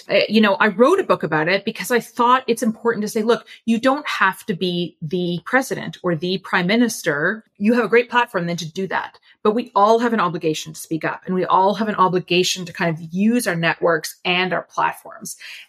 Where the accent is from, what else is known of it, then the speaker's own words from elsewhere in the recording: Canada; I found it hard to believe too, you know, and I, as I said, born and raised in Canada.